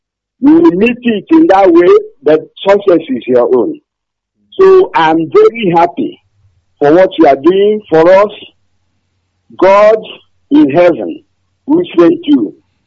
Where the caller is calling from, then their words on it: Aba, Abia, Nigeria; from Aba.